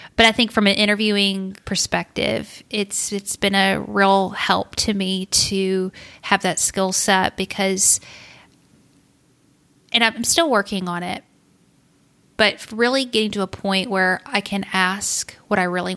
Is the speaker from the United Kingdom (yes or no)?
no; the South, United States; I grew up in Southern Bible Belt, Christian, blah, blah, whatever. And that's a very narrow worldview.